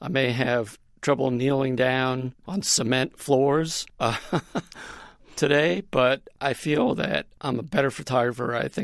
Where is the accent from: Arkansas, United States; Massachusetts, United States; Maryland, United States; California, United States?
Massachusetts, United States; I think the influence that I had growing up in Massachusetts came from my parents.